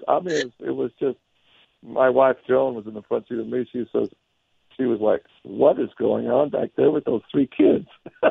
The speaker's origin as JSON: {"language": "English", "region": "Utah", "country": "United States", "said": "a huge wave in my home state here in Utah that's putting our governor under the hot seat."}